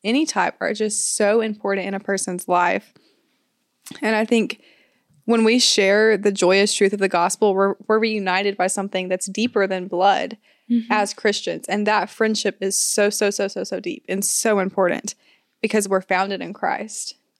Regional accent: Alabama, United States; Sorry, guys. I'm from Alabama.

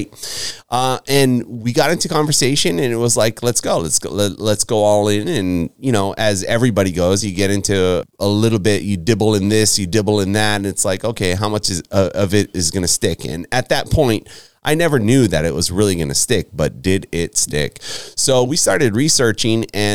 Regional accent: Maui, Hawaii, United States; But I was born and raised in Hawaii, born on the island of Maui.

